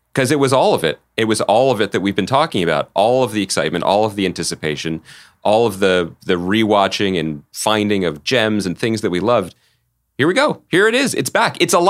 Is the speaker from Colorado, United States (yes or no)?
no; Pennsylvania, United States; when I was a young boy growing up outside of Philadelphia, reading TV Guide magazine on the couch